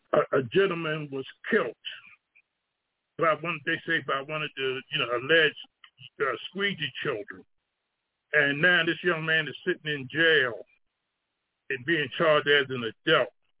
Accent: Baltimore, Maryland, United States; This week, you know, I'm from Baltimore, Maryland. I know some of us from all different parts of the country.

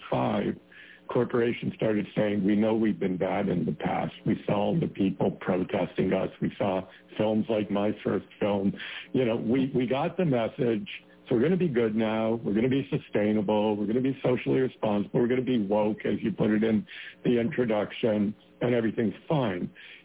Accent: Canada; but I'm Canadian and I play hockey.

